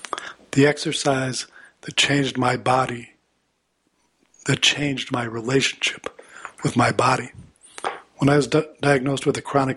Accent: Alabama, United States; I grew up in Alabama, and I thought I defected to punk rock as a teenager.

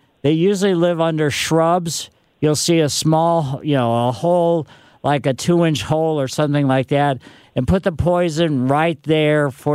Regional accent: Ellisville, United States; I grew up on Maple Lane in Ellisville

